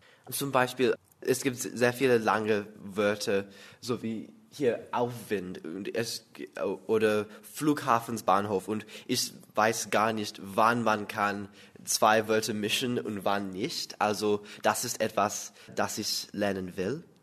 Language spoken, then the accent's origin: German; Toronto, Ontario, Canada; German is a second language; Ich komme aus Toronto in Kanada und ich bin im Jahr 1999 geboren. Ich lerne Deutsch, weil ich mag sehr viele Sprachen und ich mag Sprachen erlernen. Ich kann immer noch Englisch und auch ein bisschen Französisch.